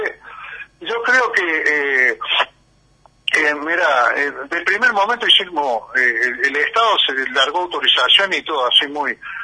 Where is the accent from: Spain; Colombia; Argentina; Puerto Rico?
Argentina; vos viste cómo somos los argentinos, especialistas en eso.